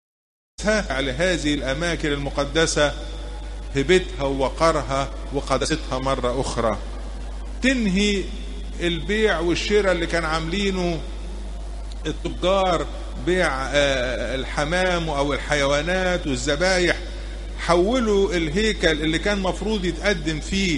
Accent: Egypt; احنا كمسيحيين مصريين

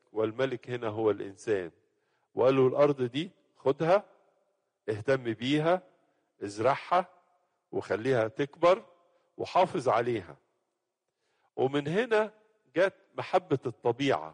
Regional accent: Egypt; بنلاحظ عندنا في مصر، مصر ما كانش فيها حيتان، نلاقي حوت جاي لنا ميت

